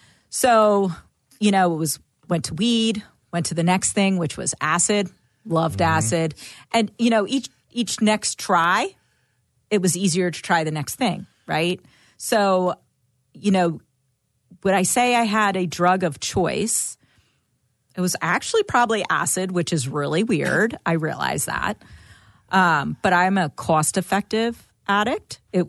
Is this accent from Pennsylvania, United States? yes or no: yes; Newtown Square, Pennsylvania, United States; So I grew up in Newtown Square in Delco.